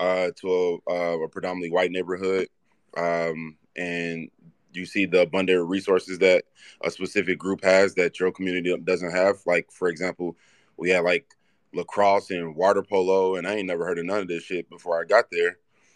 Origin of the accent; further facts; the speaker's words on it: Ferguson, Missouri, United States; I grew up in Ferguson. A lot of the homies in here know that I'm from St. Louis, big St. Louis.